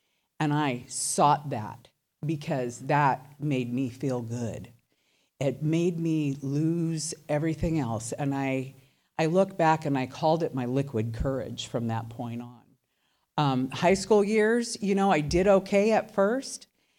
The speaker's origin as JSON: {"language": "English", "town": "Fairfield", "region": "California", "country": "United States", "tie": "born there", "said": "I was born in California, a town called Fairfield. It's in between Sacramento and San Francisco."}